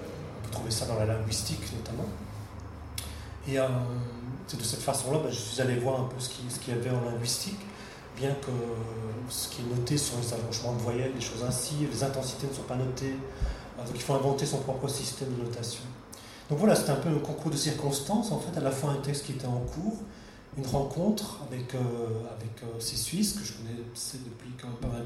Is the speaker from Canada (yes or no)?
no; Belgium; Je viens de Belgique, j'ai tendance à rallonger sévèrement les voyelles.